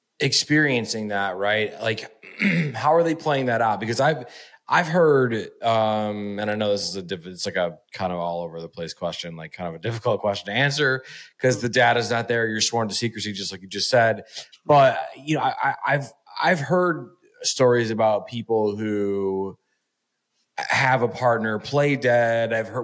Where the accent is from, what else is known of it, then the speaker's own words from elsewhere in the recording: Toledo, Ohio, United States; I grew up in Toledo, Ohio, which is 40 minutes south of Detroit. Bit of a grimy place, right? But home is home.